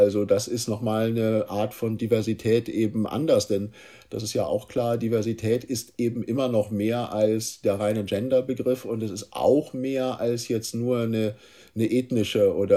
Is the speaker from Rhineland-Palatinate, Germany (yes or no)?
no; North Rhine-Westphalia, Germany; ich bin im Ruhrgebiet groß geworden. Also ich bin von Anfang an in einer Einwanderungsgesellschaft. Ich bin Jahrgang 68 aufgewachsen.